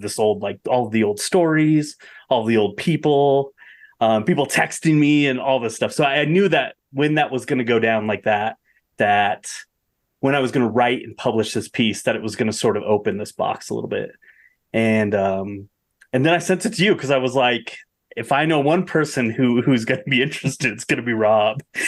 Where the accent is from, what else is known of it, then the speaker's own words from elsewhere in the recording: Bosler, Wyoming, United States; I grew up in Bosler, which is mm-hmm. 10 miles from Pat's ranch. And in Bosler is 20-ish miles from Laramie, which is a population of 30,000.